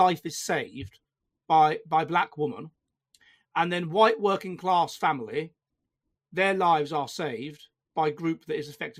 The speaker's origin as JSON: {"language": "English", "region": "London", "country": "United Kingdom", "said": "when I was at university then, I come from London"}